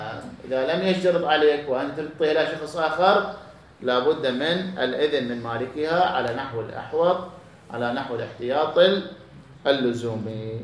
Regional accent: Iraq

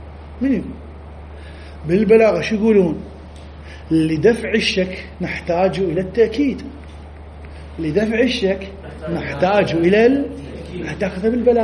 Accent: Iraq; ما عنده شعر يسمونه أقرع عندنا بالعراق باللهجة العامية.

